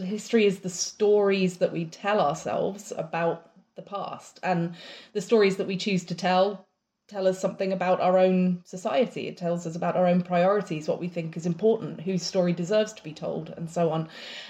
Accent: England, United Kingdom; also born or lived in Ireland; and that I'd grown up in different countries, and that perhaps somehow my own status as an Irish immigrant in England growing up, maybe that affected what I chose to look

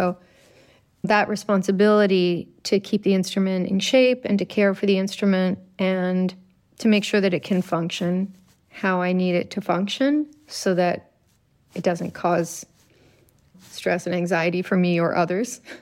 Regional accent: Nova Scotia, Canada; in this little village where I grew up in Nova Scotia.

